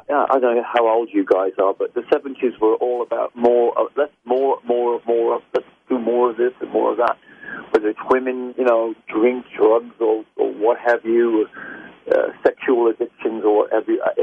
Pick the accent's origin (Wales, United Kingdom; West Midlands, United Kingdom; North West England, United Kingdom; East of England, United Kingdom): West Midlands, United Kingdom; so we grew up together in the Midlands in Britain.